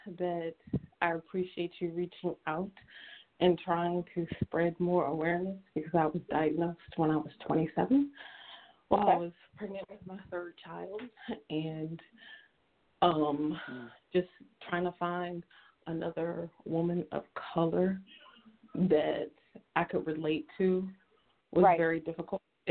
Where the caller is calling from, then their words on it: Virginia, United States; I'm calling from Virginia.